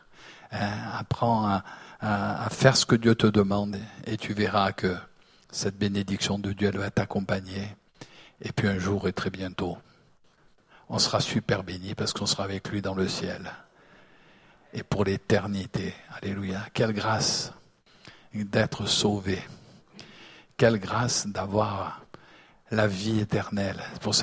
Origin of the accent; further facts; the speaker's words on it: Nice, Provence-Alpes-Côte d'Azur, France; born there; Elle est revenue sur Nice, c'est pour ça que je suis né à Nice.